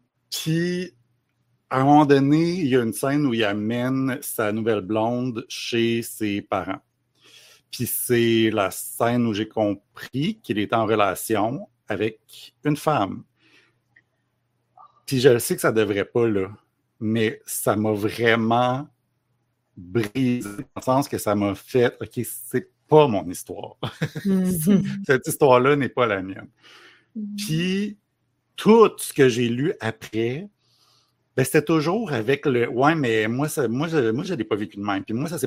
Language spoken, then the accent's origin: French; Montreal, Quebec, Canada; Je viens pas de Drummondville, je viens de Montréal, mais je viens de Montréal Centre-Sud. Fait que, tu sais, c'est ça, c'est un quartier... Ben, c'est pas un quartier où les gens riches vivent, on va dire.